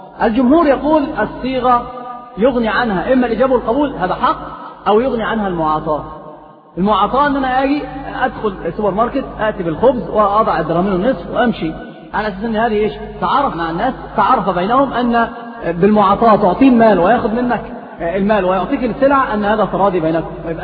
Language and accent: Arabic; Egypt; في الصعيد عندنا في مصر كثير هذه الأمور